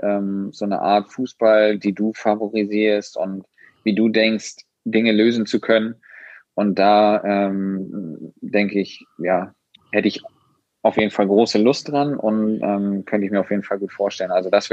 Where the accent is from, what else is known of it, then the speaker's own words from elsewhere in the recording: Schleswig-Holstein, Germany; Ich als Schleswig-Holsteiner und generell, wir sind aus dem Norden